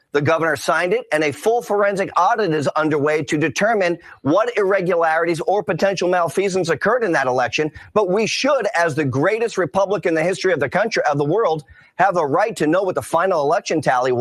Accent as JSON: {"language": "English", "town": "Windham", "region": "New Hampshire", "country": "United States", "tie": "born or raised there", "said": "in my hometown of Windham, New Hampshire"}